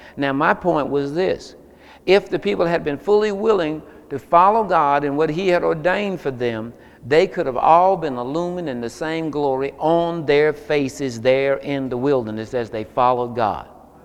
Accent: Seneca, South Carolina, United States; I'm from Perry Hill in Seneca, South Carolina. Amen. Formerly in the hood

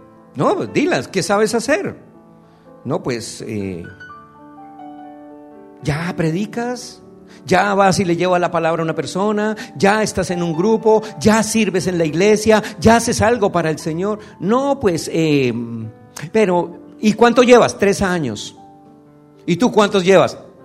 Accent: Colombia; pude ver en mi país, en Colombia ahora

